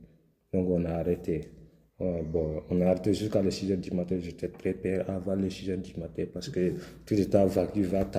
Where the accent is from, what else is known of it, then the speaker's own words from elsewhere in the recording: Mali; je suis malien.